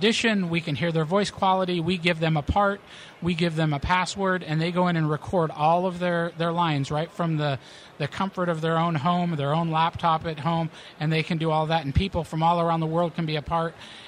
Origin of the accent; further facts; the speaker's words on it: Washington, United States; I'm originally from Washington State.